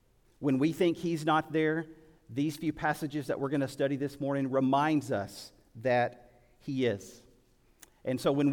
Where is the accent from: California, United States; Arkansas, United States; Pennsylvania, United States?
Arkansas, United States; Warren; I grew up in South Arkansas, little town called Warren, Arkansas, South Arkansas, land of tall pines and pink tomatoes.